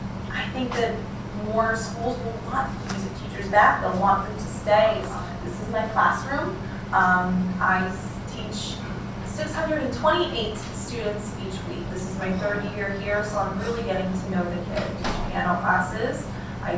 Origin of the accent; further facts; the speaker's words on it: Syracuse, New York, United States; I grew up in Syracuse, New York, a wonderful town, but mostly suburbia.